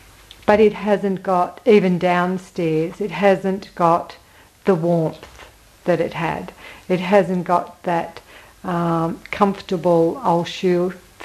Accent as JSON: {"language": "English", "town": "Cessnock", "region": "New South Wales", "country": "Australia", "tie": "born there", "also_born_or_lived": "Millers Point, Australia", "said": "Even though I was born in Cessnock, and Cessnock is Cessnock, to me, Millers Point is probably where I feel more at one with. That's my home."}